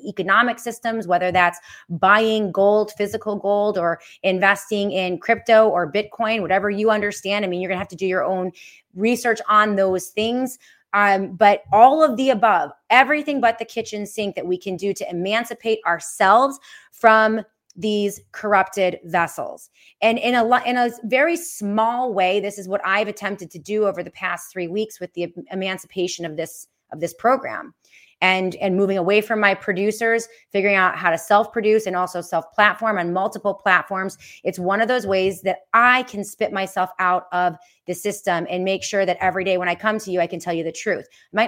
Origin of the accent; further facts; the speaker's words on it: New York, United States; I don't like to be run out of my hometown. And so as long as I can stay in New York and report to you